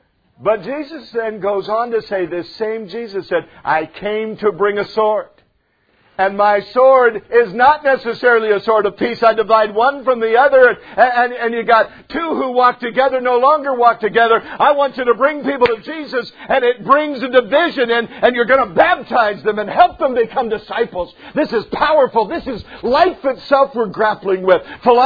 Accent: Seattle, Washington, United States; And so, you know, I grew up in Seattle. We drank coffee and loved everybody, right?

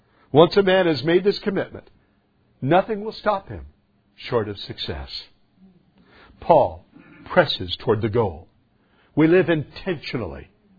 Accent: United States; Somebody say it with me. I am an American.

